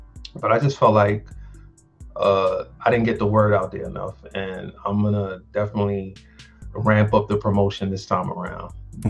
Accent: New York City, New York, United States; now in Richmond, United States; I'm a transplant from New York City. I grew up in Brooklyn, New York, and I've been into comics since I was a kid, man.

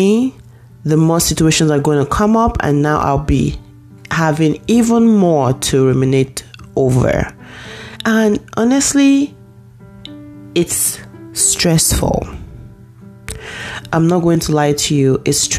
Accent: Nigeria; it comes from being Nigerian.

